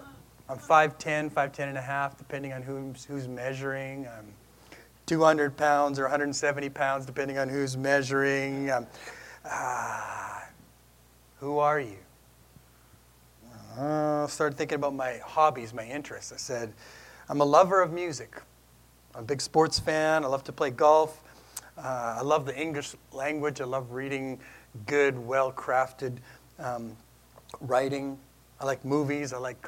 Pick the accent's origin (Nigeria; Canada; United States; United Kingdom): Canada; Saskatchewan; I said, oh, I'm a Canadian. More specifically, I'm a prairie boy. More specifically than that, I'm a Saskatchewan native. I'm a small town boy